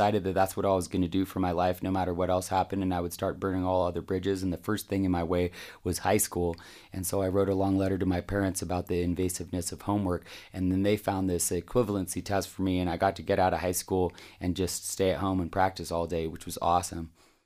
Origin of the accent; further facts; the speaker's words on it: California, United States; born there; I was born in between Carmel, California and Big Sur, California, in a redwood cabin in a redwood forest.